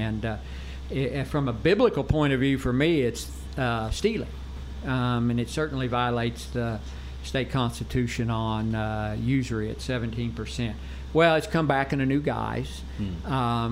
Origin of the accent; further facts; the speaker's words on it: Arkansas, United States; The interesting thing for Arkansas, though, I grew up in Northwest Arkansas.